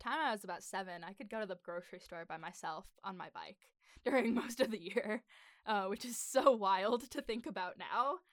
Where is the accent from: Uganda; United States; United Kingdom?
United States; Wyoming; also kind of bleed over into the little chunk of Wyoming that has my hometown and Devil's Tower